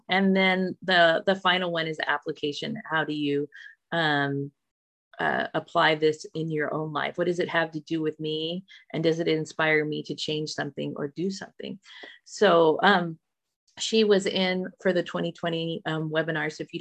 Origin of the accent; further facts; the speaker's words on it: Colorado, United States; And we're from, when we first encountered this book, we are from Colorado.